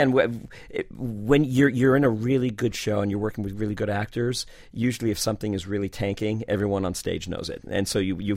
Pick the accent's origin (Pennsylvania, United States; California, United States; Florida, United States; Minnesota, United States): Florida, United States; Miami; And I was born and raised in Miami. I love the I love the city. I love the people. I love the weather.